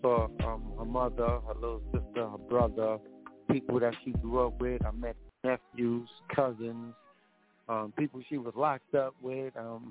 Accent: Brooklyn, New York, United States; I'm from Honduras, Central America. I was born and raised in Brooklyn, though, Bronzeville, Brooklyn.

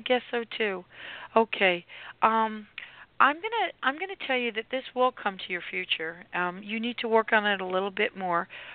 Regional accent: Sarasota, Florida, United States; from Sarasota.

